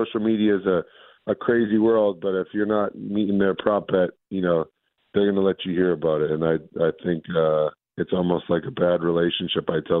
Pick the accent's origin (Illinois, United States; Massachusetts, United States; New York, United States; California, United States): Massachusetts, United States; I'm excited because it's in my home state of Massachusetts.